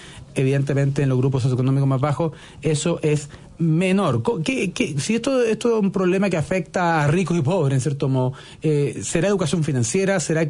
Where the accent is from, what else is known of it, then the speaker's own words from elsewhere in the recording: Chile; Yo lo vi mucho a propósito de los que nos fuimos a estudiar fuera de Chile, y a la vuelta están todos muy mareados